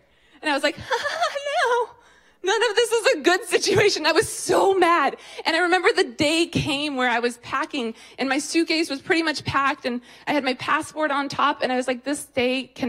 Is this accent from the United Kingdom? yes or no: no; Côte d’Ivoire; also born or lived in Moscow, Russia; my brother and I spent most of our informative years in Côte d'Ivoire, West Africa, and Moscow, Russia.